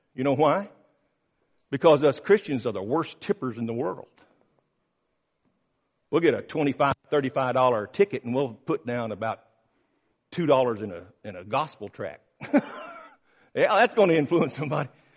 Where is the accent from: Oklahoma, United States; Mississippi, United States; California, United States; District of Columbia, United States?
Oklahoma, United States; Oklahoma City; My church I grew up in Oklahoma City, we had a music guy